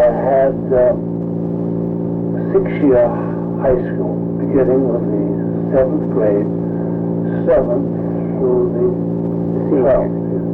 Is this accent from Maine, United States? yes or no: yes; Mount Chase, Maine, United States; I was born in Mount Chase, Maine.